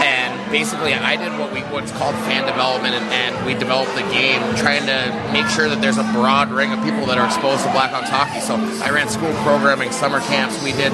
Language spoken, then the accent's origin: English; Portland, Maine, United States; Yeah, I grew up in Portland, Maine.